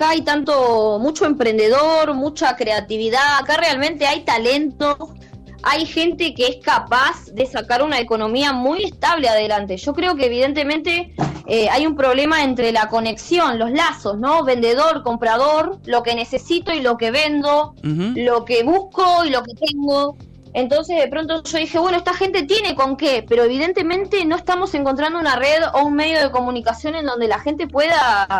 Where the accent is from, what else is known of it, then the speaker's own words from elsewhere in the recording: El Talar, Buenos Aires Province, Argentina; now in San Clemente, Argentina; Yo soy de zona norte, El Talar.